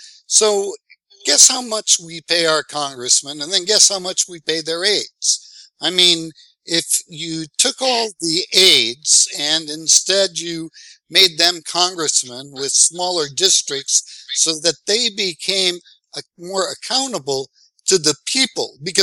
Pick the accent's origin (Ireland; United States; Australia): United States; Iowa; I'm from Iowa.